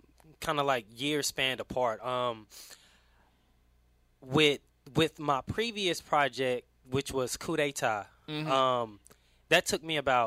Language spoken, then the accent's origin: English; Tryon, Alabama, United States; I'm from Tryon, Alabama.